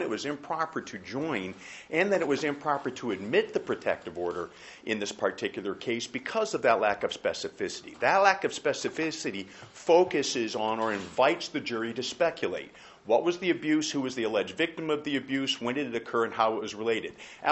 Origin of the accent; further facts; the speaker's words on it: Virginia, United States; I hail from Loudoun County.